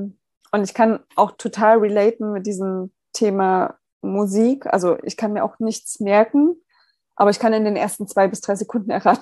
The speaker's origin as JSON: {"language": "German", "country": "Germany", "said": "und ich denke, da sind wir als Deutsche auch eher bewusst, wirklich noch auszudrücken, wie es uns geht"}